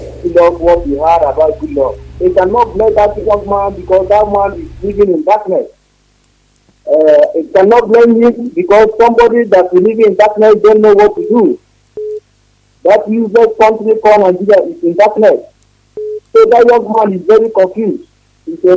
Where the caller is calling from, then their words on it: Malaysia; Yes, I'm calling from Malaysia.